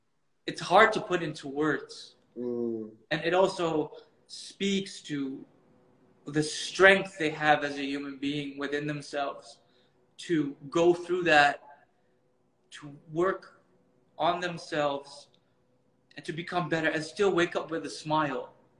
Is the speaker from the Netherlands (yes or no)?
yes; Netherlands; English is a second language; Growing up in Holland, being white, I've sat in circles with a lot of Western men.